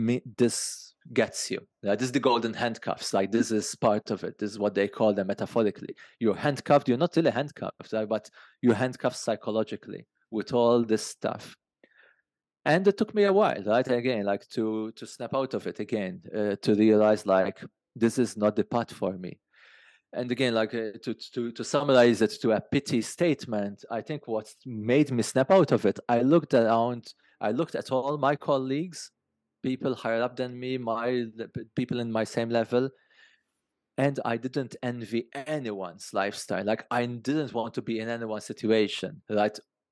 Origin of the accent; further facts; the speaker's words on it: Malta; moved away as an adult; I grew up in Malta, small country, like limited professional opportunities.